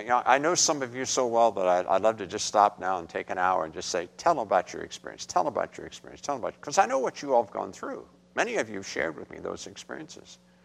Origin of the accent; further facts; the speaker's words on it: West Virginia, United States; trust me, I'm from West Virginia.